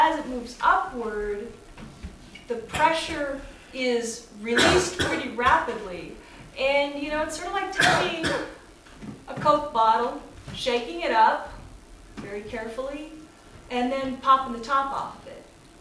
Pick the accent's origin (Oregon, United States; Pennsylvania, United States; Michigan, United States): Oregon, United States; I grew up in Oregon, and Mount St. Helens erupted in the same year I graduated from high school.